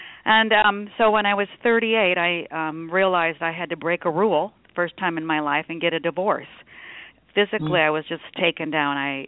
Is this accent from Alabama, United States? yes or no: no; Nebraska, United States; I was raised in Nebraska and as a Catholic, went to Catholic grade school and high school, and from there I entered the convent.